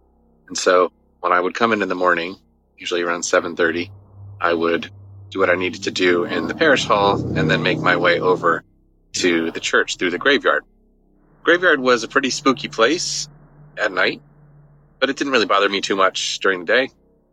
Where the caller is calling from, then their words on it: South Carolina, United States; Hi, Derek. … I'm calling from South Carolina.